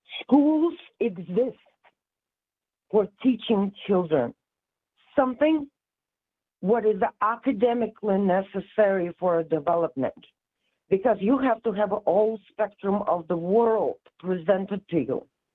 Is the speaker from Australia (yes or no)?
no; Russia; I'm from Russia, and in my house, we had to, I have a mix. My mama's side is Jewish, and my papa's side is Armenian, which are Christians.